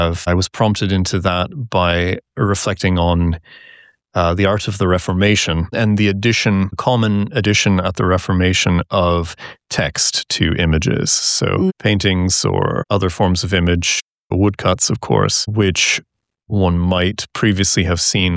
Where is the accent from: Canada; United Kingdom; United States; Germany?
Canada; St. Catharines, Ontario; born or raised there